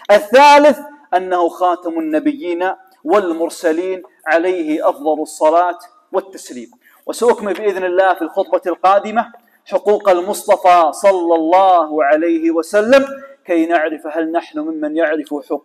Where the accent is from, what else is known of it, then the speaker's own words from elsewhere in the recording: Kuwait; اللهم اجعل بلدنا الكويت بلد أمن وأمان يا رب العالمين.